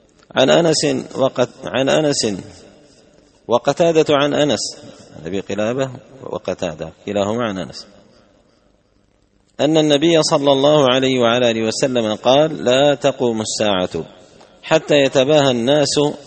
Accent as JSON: {"language": "Arabic", "country": "Yemen", "said": "وعندنا باليمن زيادة على هذا الشجرة الأثيمة وهي شجرة القات"}